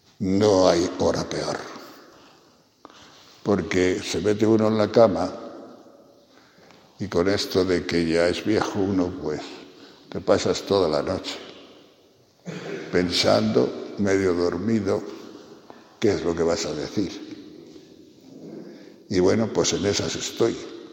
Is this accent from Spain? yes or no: yes; Tejerina, Castile and León, Spain; yo soy de Tejerina, es que cuando yo era pequeño, pues oía a la gente